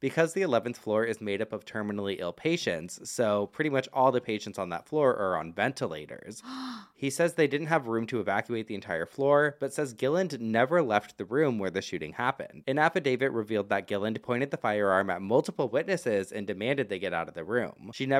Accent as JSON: {"language": "English", "region": "Florida", "country": "United States", "tie": "born or raised there", "said": "So a few days ago in my hometown in Florida, a woman shot and killed her terminally ill husband."}